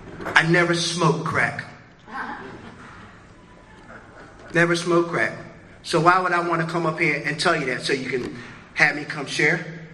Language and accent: English; Tokyo, Japan; moved away; June 27, 1956, I was born and raised in Tokyo, Japan. My dad brought me and my mom here